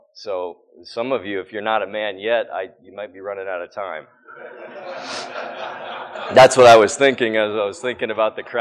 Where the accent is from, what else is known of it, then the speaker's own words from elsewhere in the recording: Pennsylvania, United States; moved away as an adult; I grew up in Pennsylvania, actually. Born in 74, so I'm 43 years old.